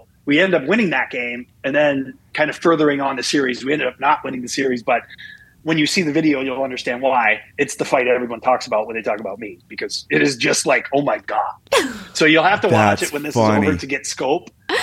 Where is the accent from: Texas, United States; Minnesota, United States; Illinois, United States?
Minnesota, United States; But the people of my hometown wanted to, I'm from Minnesota. Minnesota is hockey crazy.